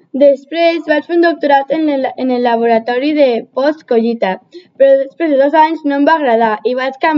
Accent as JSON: {"language": "Catalan", "town": "Barcelona", "region": "Catalonia", "country": "Spain", "tie": "born there", "said": "Jo vaig néixer al barri Sants de Barcelona."}